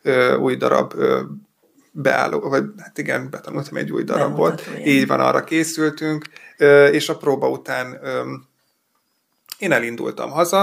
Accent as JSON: {"language": "Hungarian", "town": "Polgár", "region": "Hajdú-Bihar", "country": "Hungary", "said": "én polgárról származom, meg az egész család ott él, vagyis akkor ott éltek"}